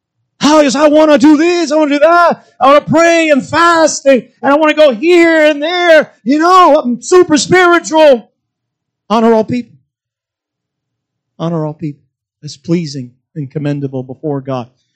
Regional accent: Cuba; now in United States; So I grew up in Cuba and lived under it.

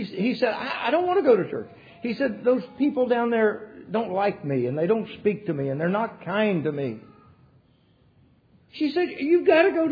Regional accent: West Virginia, United States; served God in the mountains of my home state of West Virginia.

